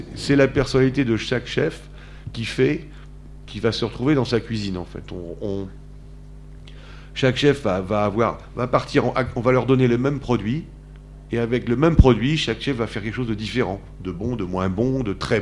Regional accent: Brittany, France; Alors je parle de spécialité bretonne parce que je suis breton, mais parce que c'est des souvenirs d'enfance.

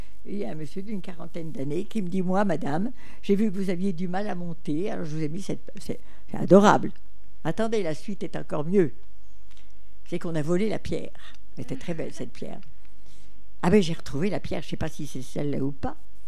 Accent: south of France, France; Et quand j'ai dit ça en France, on a cru que je galège parce que je suis du Midi.

